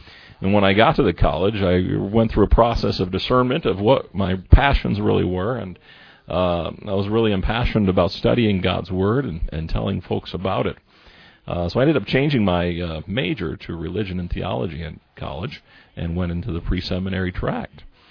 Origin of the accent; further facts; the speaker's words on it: South Lyon, Michigan, United States; And that meant moving down to southeast Michigan, near Ann Arbor area. South Lyon was my hometown after that, and that's where I went to high school.